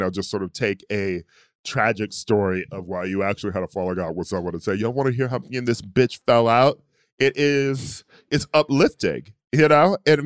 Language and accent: English; Midwest, United States; now in California, United States; Maybe it's because I'm from the Midwest, but you know, like, I remember wearing mittens